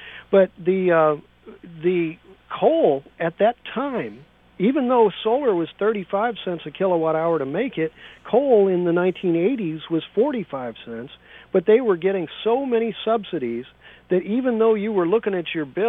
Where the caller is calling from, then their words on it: San Francisco, California, United States; I'm calling you from San Francisco